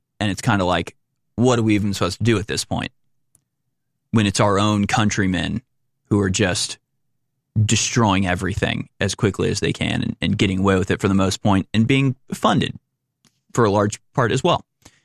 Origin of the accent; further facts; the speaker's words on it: United States; maybe it's easier for me as an American to have a view of like Ireland.